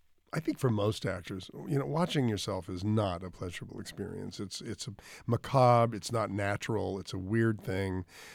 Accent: New York City, New York, United States; a theater kid, you know, a theater brat, and growing up in New York City

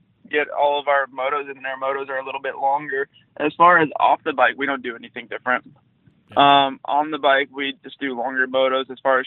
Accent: New Mexico, United States; since I'm from New Mexico and I'm, I guess, Mexican, they always call me like jokes and stuff like

